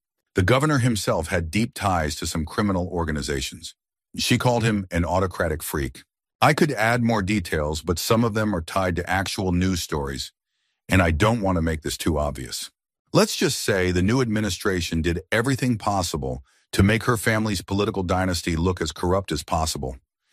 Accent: United States; But as an American, hearing all this firsthand was surreal.

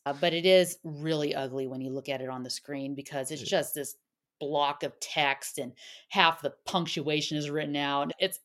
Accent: California, United States; accent: SoCal; must be my SoCal accent.

